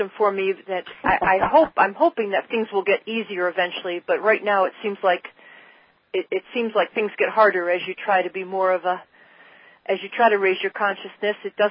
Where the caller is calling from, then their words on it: Schenectady, New York, United States; Well, I'm in a funny town. It's called Schenectady, New York. It's outside of Albany.